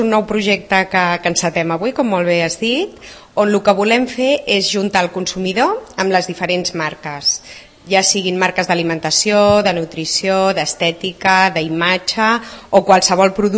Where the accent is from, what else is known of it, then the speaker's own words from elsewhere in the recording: Sant Cugat del Vallès, Catalonia, Spain; nosaltres som de Sant Cugat, jo sóc de Sant Cugat